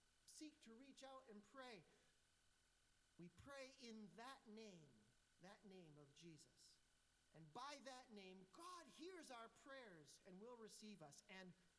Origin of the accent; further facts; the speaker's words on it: Michigan, United States; I grew up in West Michigan, on the other side of this lovely lake called Michigan that you're on this side of.